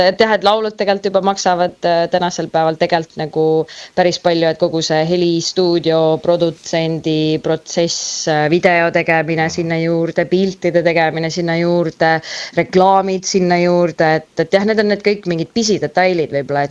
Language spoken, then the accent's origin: Estonian; Saare County, Estonia; Nii et juured on natukene mingit pidi seal ka. Nii et, et ole, olen küll saarlane, aga võt, need juured ju lähevad tihti peale kaugemale.